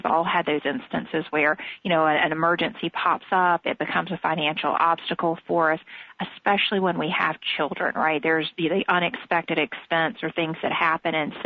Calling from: Charlotte, North Carolina, United States; Charlotte, North Carolina.

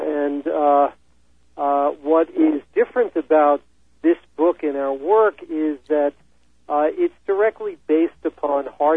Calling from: Madison, Wisconsin, United States; Madison, Wisconsin.

